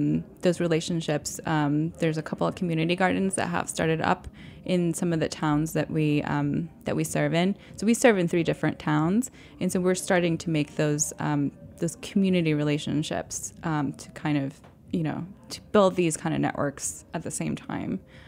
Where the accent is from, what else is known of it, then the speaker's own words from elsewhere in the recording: Puerto Rico; now in New York City, United States; So I'm from Puerto Rico, right? And I still have family there.